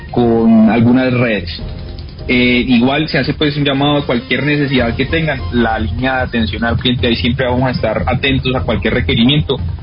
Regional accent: Colombia; Mi abuelo como que vino de otro lado. Pero yo soy de acá, de Colombia.

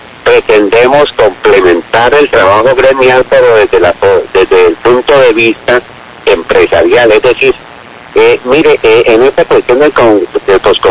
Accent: Colombia; pero como se dice coloquialmente, somos colombianos

